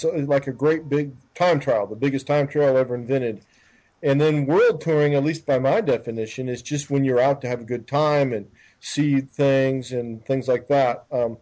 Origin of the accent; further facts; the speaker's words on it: United States; what's the next closest culture to what I grew up in America.